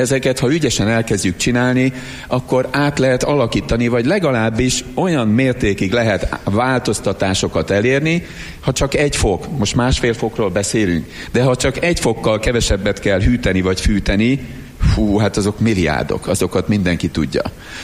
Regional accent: Miskolc, Borsod-Abaúj-Zemplén, Hungary; Miskolc város klímája mindig is hektikus volt. Ugye nem véletlen, ha miskolciak vagyunk.

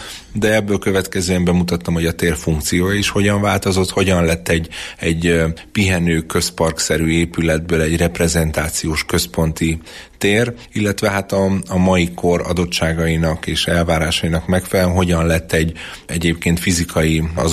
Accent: Miskolc, Borsod-Abaúj-Zemplén, Hungary; Én jó magam miskolci vagyok

